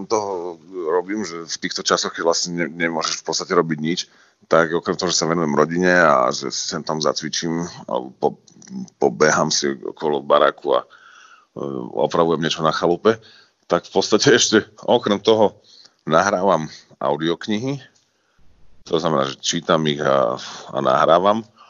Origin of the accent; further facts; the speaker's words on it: Spiš, Slovakia; Lebo to je v podstate z polštiny, keďže my sme zo Spiša, Poľsko je blízko